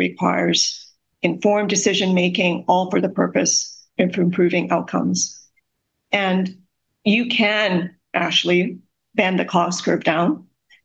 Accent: Canada; as a Canadian, I actually know what I need, when I need it, and I'm in the driver's seat. That's how healthcare in Canada is sustainable.

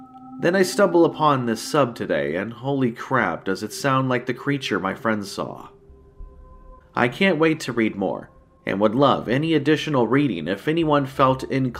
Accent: Florida, United States; We are originally from Florida, but we would always drive up and spend at least a week in Tennessee every year.

